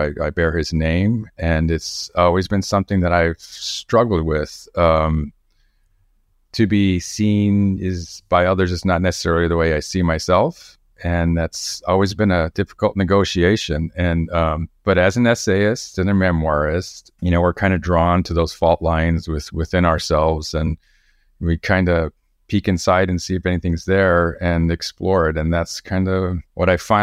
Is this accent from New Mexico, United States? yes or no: yes; New Mexico, United States; Growing up in New Mexico is a very multicultural state. But I grew up in a part of the North Valley that was gentrifying. It's an old traditional Hispanic part of the Rio Grande Valley, and it was gentrifying.